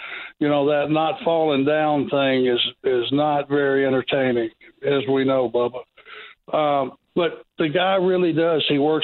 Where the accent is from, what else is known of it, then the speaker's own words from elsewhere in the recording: Georgia, United States; I was from Georgia. Bob was from Georgia.